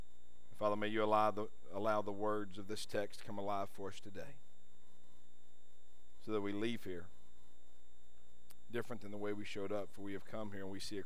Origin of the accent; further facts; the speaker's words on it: Van Vleck, Texas, United States; I grew up in Van Vleck, right over, that's the big town right next to the little town, Bay City, over in Matagorda County.